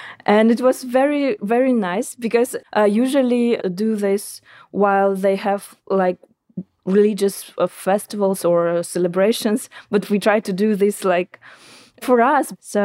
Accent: Tyumen, Tyumen Oblast, Russia; English is a second language; approximately 60,000 Tatars live in my hometown, Tumen. We feel sometimes invisible because in the space of the town, you can't tell that we live there.

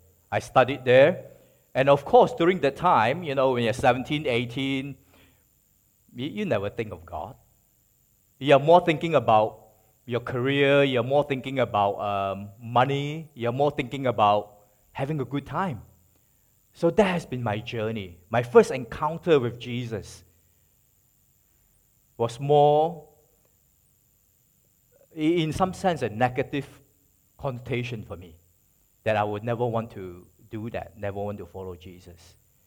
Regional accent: Malaysia; I was originally born in Malaysia.

